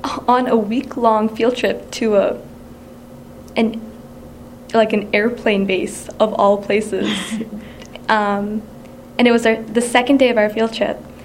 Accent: Minnesota, United States; also born or lived in Texas; I've been in Minnesota most of my life, actually, but I was born in Texas. We moved because we'd heard that they were starting up an Islamic school near the Twin Cities

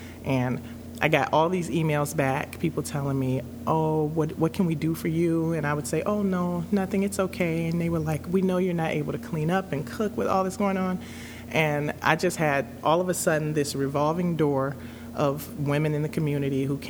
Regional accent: Chicago, Illinois, United States; moved away as an adult; now in Minnesota, United States; I am originally from Chicago. I grew up in Chicago, Illinois. My mom grew up in Chicago as well. I moved here to Minnesota in 1997. So I did all of my high school and some college in Chicago.

